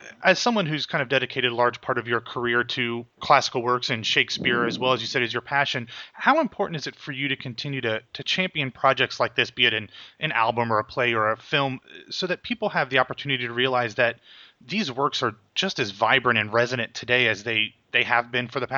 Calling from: United States; Yeah, well, I'm calling from America

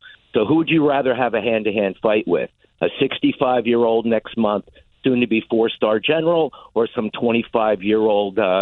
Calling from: West Orange, New Jersey, United States; also born or lived in New York City; I'm in West Orange, New Jersey.

